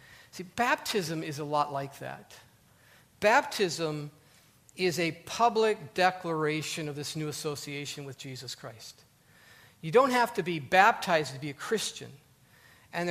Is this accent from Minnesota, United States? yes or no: yes; Minnesota, United States; I grew up in Minnesota, still very, very popular up there.